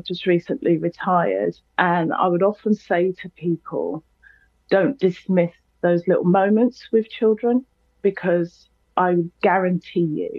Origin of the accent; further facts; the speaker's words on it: London, United Kingdom; I'm in my mid-50s. And so I grew up in London in the 70s. And I was from a very large family. And I was a latchkey kid, like lots of children. I lived on a council estate in Brixton.